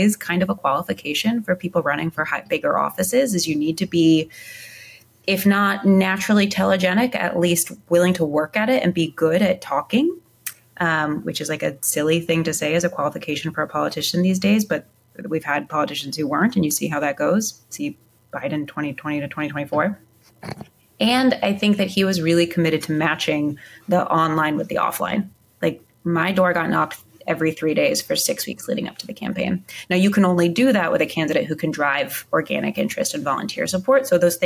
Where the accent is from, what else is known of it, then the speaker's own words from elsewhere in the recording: New York, United States; I can picture what that looks like in my life as a New Yorker.